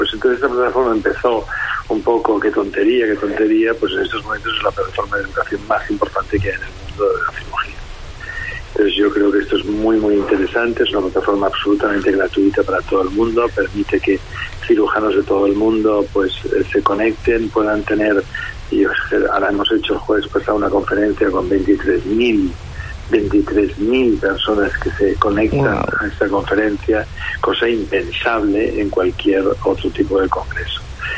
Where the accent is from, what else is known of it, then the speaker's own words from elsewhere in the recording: Balearic Islands, Spain; me considero muy mallorquín, cada vez me considero más mallorquín